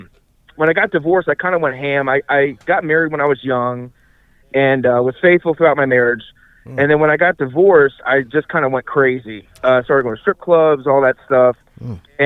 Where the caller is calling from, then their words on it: Indiana, United States; I'm calling from Indiana.